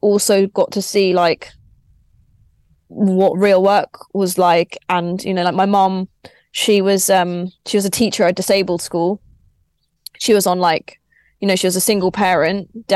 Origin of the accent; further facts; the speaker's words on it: Crawley, South East England, United Kingdom; Like, I grew up in Crawley.